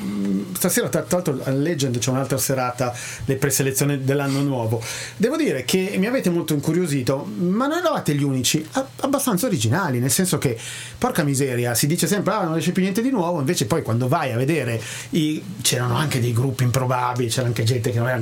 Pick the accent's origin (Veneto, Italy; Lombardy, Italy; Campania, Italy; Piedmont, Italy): Lombardy, Italy; Milan; also born or lived in Lodi; io quando in adolescenza da Milano mi sono trasferito a Lodi